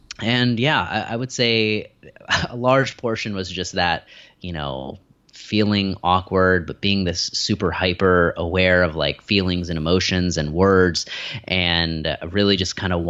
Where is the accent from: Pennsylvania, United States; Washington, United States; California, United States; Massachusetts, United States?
Pennsylvania, United States; Philadelphia; born there; So I was born in Philadelphia, but my family is from India.